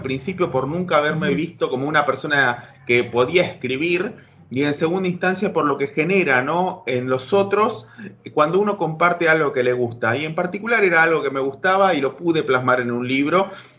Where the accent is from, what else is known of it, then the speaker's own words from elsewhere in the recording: Chubut, Argentina; born there; now in Buenos Aires, Argentina; en principio yo ahora estoy en Buenos Aires, Argentina. Yo nací en la provincia de Chubut, en la ciudad de Puerto Madryn, en una ciudad muy linda, costera, del sur de todo el planeta, ¿no? Pero del sur de la Argentina en particular.